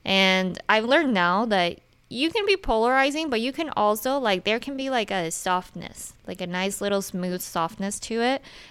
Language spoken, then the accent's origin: English; Salt Lake City, Utah, United States; because I grew up in Utah and Salt Lake.